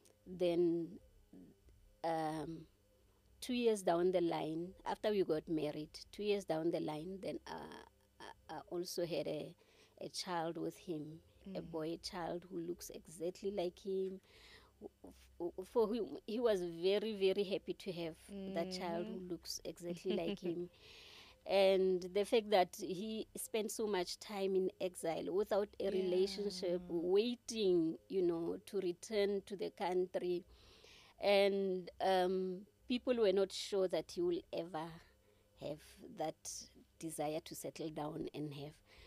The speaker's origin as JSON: {"language": "English", "town": "Warrenton", "region": "Northern Cape", "country": "South Africa", "lives_now": "Kimberley, South Africa", "said": "I'm from the Northern Cape in a small town called Warrenton, but I live in Kimberley, the capital city of the Northern Cape."}